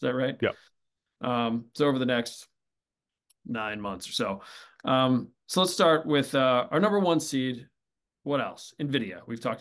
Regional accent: Vermont, United States; Your team plays and is among the favorites, and Vermont, in my home state, is playing Duke, and I'm going to that game Friday night.

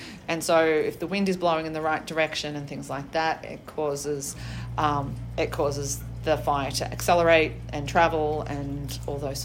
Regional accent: Australia; growing up in Australia and being exposed to drought a lot of my childhood and experiencing some major bushfires in Australia

